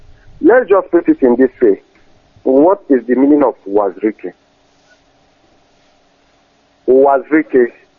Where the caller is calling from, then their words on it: Kwara, Nigeria; I'm calling from Kwara State.